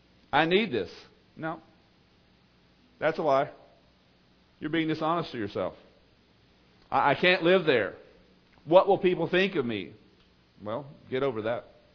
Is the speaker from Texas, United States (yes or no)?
yes; Texas, United States; I grew up with them in East Texas. We don't even know, my family doesn't even know, and a lot of people I grew up with over there, we don't even know when our ancestors came over there.